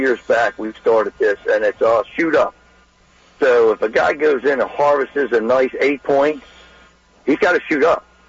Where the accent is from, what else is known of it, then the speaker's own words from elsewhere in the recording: Pasadena, United States; I'm hunting in Centerville. I'm from Pasadena, but I'm pulling into Centerville